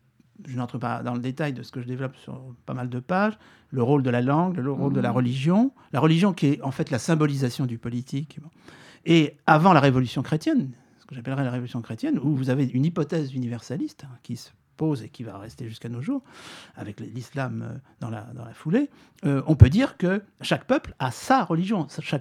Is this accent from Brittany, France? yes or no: yes; Brittany, France; pas simplement parce que je suis breton comme lui